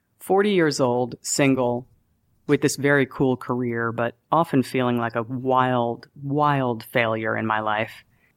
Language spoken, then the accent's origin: English; New York City, New York, United States; But sadly, what I learned is that I'm a New Yorker.